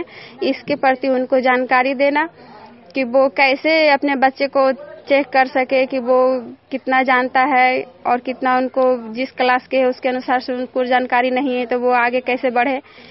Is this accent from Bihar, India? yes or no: yes; Nagar Nausa, Bihar, India; और मैं नगर नौसा ब्लॉक से हूँ।